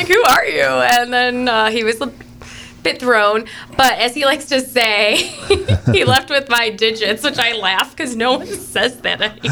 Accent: Cleveland, Ohio, United States; I grew up in Cleveland. Right. So I'm a Cleveland girl, heart to heart, like, love this land.

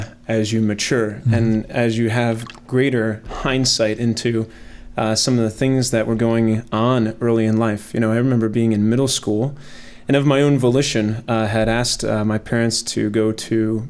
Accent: Hudson, Ohio, United States; I grew up in Hudson, Ohio, member of St. Mary's Parish. All my family's from the East Coast. We moved out here when I was about 10 and settled there.

